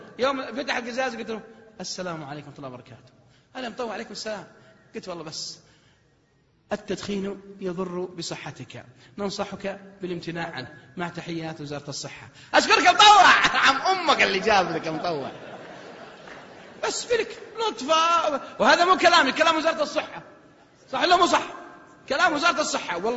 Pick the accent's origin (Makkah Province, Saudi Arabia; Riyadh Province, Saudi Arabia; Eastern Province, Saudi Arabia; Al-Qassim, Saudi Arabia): Al-Qassim, Saudi Arabia; حتى لو تجي عندنا في القصيم يمكن ينسون ما يسلمون عليك